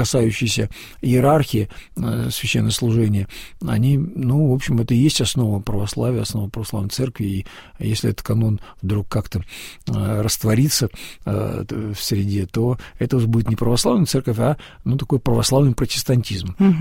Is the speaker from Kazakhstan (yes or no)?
no; Northern Ireland, United Kingdom; я благочинный из Северной Ирландии, но у меня приходы в Шотландии